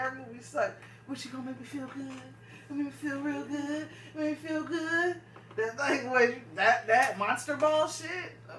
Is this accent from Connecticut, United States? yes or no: yes; Stamford, Connecticut, United States; You in this Norwalk shit? I'm from Stanford.